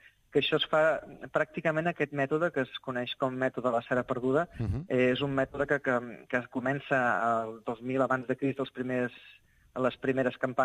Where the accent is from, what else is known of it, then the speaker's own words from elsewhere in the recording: Tarragona, Catalonia, Spain; now in Montblanc, Spain; perquè jo soc de Tarragona, però actualment visc a Montblanc